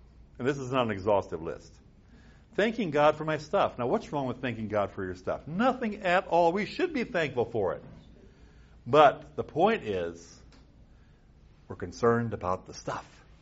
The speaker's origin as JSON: {"language": "English", "region": "Midwest", "country": "United States", "tie": "born or raised there", "said": "This is, listen, I grew up in the Midwest, Norwegian, German, Northern European stock."}